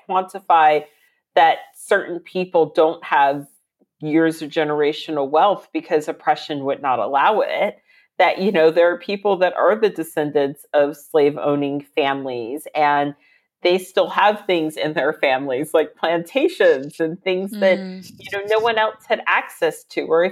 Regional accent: Virginia, United States; I come from Virginia, which is indigenous land.

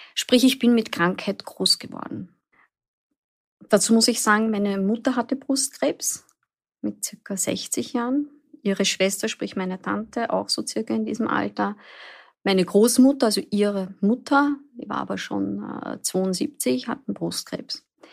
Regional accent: Vienna, Austria; Ich bin in Wien aufgewachsen, gemeinsam mit meinem Bruder, bei meinen Eltern.

